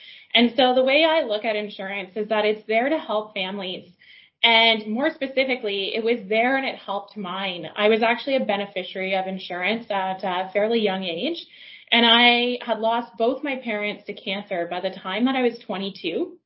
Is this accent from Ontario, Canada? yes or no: yes; Waterloo, Ontario, Canada; I'm from Waterloo, so for those of you who don't know, that means you really have two options coming out of school, and you can go into tech or insurance.